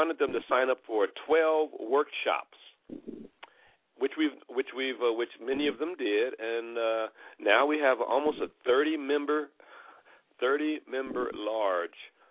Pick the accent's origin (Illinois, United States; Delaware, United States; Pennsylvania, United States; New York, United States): Illinois, United States; Chicago; I grew up in Chicago, and the Chicago there's an organization in Chicago called the AACM, which is the Association for the Advancement of Creative Musicians